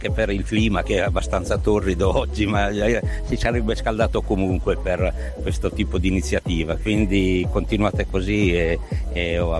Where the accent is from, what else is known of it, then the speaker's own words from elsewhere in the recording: Acqualagna, Marche, Italy; vengo da Qualagna, provincia di Pesaro Urbino, quindi nelle Marche.